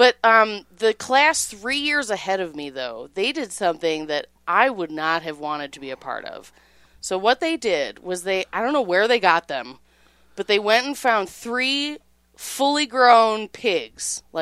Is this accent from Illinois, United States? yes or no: yes; Illinois, United States; So, I'm from Illinois, but our high school mascot was the Bronco.